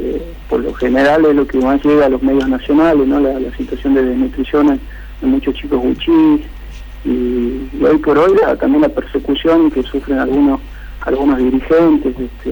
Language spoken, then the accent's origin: Spanish; Salta, Argentina; now in Santa Fe, Argentina; Bueno, yo soy de Salta, en realidad.